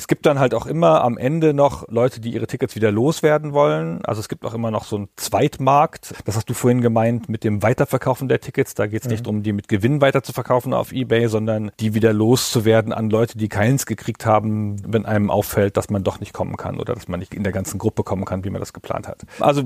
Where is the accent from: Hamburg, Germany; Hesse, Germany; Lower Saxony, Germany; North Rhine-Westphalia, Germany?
Lower Saxony, Germany; Hanover; Und außerdem ist es Hannover, wo man richtiges Hochdeutsch spricht. Das ist immer sehr schön, da hinzukommen in meine alte Heimat.